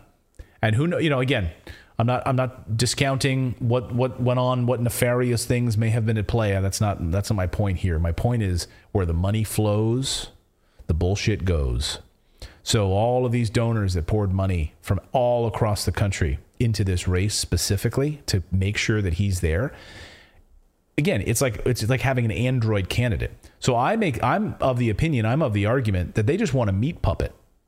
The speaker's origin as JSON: {"language": "English", "region": "Pennsylvania", "country": "United States", "said": "I'm from Pennsylvania"}